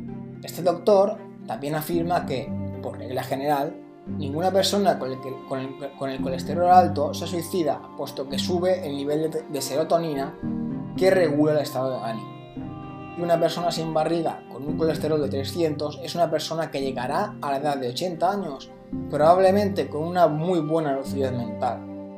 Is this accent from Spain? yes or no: yes; Spain; sobre todo en mi país, España, se lleva haciendo eco durante años